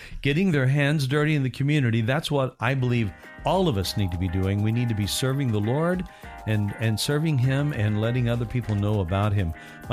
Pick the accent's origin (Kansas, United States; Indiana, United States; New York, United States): Indiana, United States; Evansville; Evansville, Indiana. Yeah.